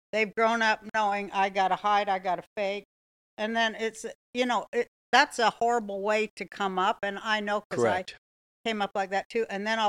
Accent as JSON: {"language": "English", "town": "Salt Lake City", "region": "Utah", "country": "United States", "said": "I knew it because I'm from Salt Lake City, Utah."}